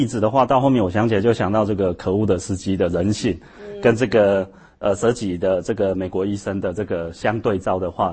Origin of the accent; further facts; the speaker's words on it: Taiwan; accent: Taiwanese Mandarin; 大家听我的口音就知道我是从台湾来的，因为我们是一口标准的台湾国语